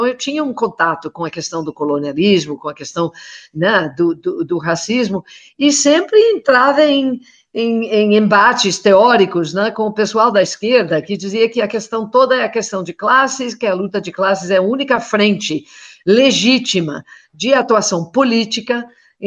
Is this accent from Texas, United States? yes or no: no; Buffalo, New York, United States; Portuguese is a second language; now in Brazil; E a minha cidade natal é Buffalo, nos Estados Unidos, no estado de Nova York, no extremo oeste do estado de Nova York.